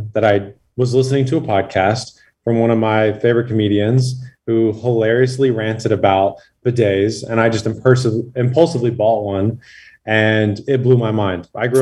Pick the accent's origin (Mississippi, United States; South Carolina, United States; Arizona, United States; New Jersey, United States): South Carolina, United States; I grew up in South Carolina, paycheck to paycheck